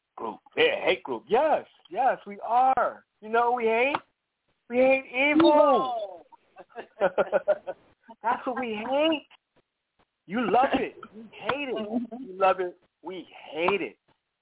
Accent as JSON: {"language": "English", "town": "Harlem", "region": "New York", "country": "United States", "tie": "born or raised there", "said": "They told me, growing up in Harlem, we wasn't going to reach past 30."}